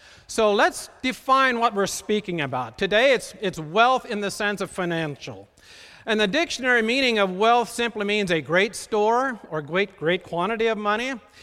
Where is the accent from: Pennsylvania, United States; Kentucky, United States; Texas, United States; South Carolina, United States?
Kentucky, United States; accent: Southern; And I'm from the South. I grew up in Southern Kentucky, and I can slide into that brogue pretty quick.